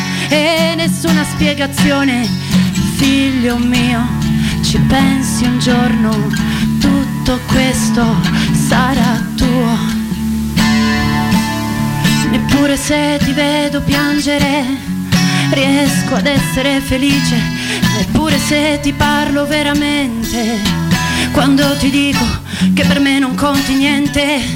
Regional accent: Basilicata, Italy; il nostro singolo che è stato scritto in dialetto, perché essendo lucana ho deciso di ovviamente di rispecchiare quelle che sono le mie origini

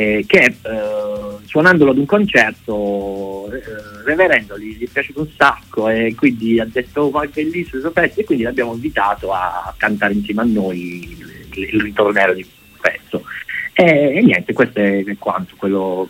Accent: Mola di Bari, Apulia, Italy; io sono di Mola di Bari, e Nicolò è di Capurso, che sono due paesi a 15-20 km più o meno da Bari

